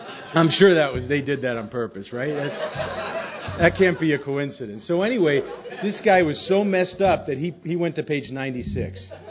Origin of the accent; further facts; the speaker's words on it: New York, United States; I grew up on Long Island. I was raised in a very Jewish household, not Orthodox, but Jewish, and in a very Jewish community in Long Island.